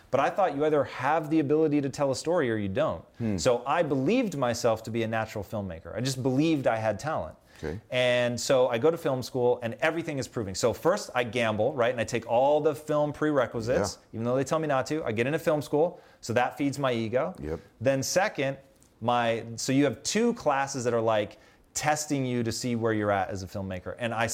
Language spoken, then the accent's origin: English; Tacoma, Washington, United States; Dude, welcome to growing up in Tacoma.